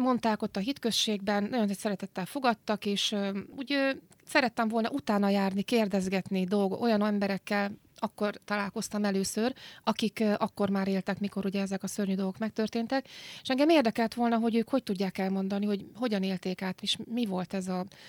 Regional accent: Hungary; Mert emberek vagyunk, és magyarok vagyunk, és azért nem vonhatjuk ki magunkat.

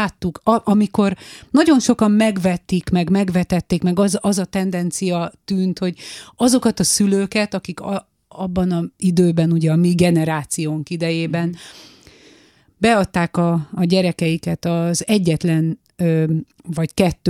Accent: Nyírád, Veszprém County, Hungary; Én pedig Nyírádról, az viszont kisfalu, így van. Pontosan abban a háromszögben, ahol a Vörösiszap volt

